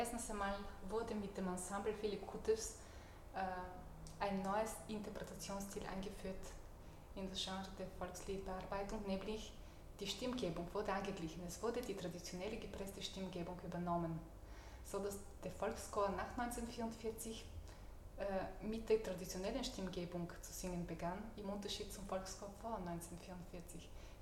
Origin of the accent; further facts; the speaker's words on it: Bulgaria; ich bin selber Bulgarin